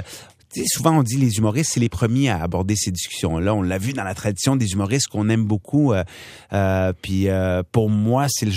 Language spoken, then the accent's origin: French; Montreal, Quebec, Canada; J'ai grandi dans le quartier le plus multiculturel au Québec. Je suis allé à l'école secondaire la plus multiculturelle au Québec.